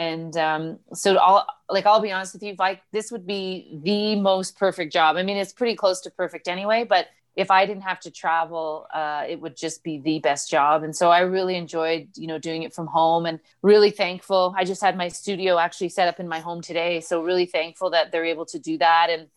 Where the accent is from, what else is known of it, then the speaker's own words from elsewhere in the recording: Canada; born there; I was born in Canada, and obviously with the rivalry. But, you know, I moved back to Canada